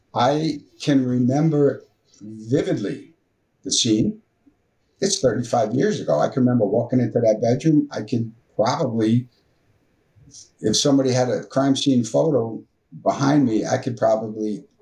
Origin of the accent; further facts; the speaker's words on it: New York, United States; as a young kid growing up on Long Island, having plenty to do, I had blinders on.